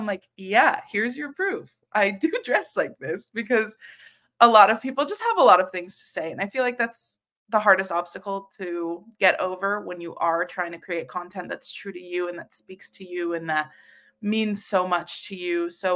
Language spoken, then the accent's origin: English; Florida, United States; I grew up in Florida, so I get so much FOMO with snow days